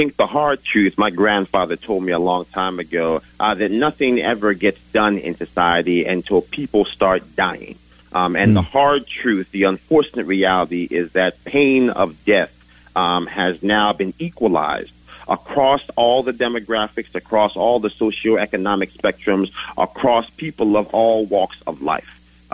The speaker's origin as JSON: {"language": "English", "town": "Yonkers", "region": "New York", "country": "United States", "tie": "born or raised there", "said": "Born and raised in Yonkers, New York, now the officially the third largest city in the state of New York."}